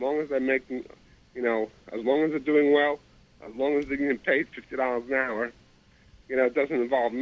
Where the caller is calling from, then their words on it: Manhattan, New York, United States; I'm calling from Manhattan.